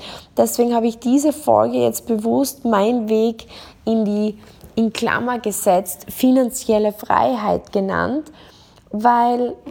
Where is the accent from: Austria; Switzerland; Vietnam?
Austria; now in Dubai, United Arab Emirates; das kleine Dorf in Österreich, wo ich herkomme, und ich sage dann ganz kurz so, ich bin eigentlich eine Landbaumeranze, und jetzt sitze ich hier in meinem Penthouse in Dubai